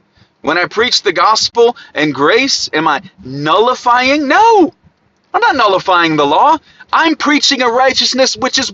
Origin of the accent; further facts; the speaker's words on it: Ohio, United States; accent: Ohio; except I can't have a cool Scottish accent. So I'll just have to, you know, do it with my Ohio accent.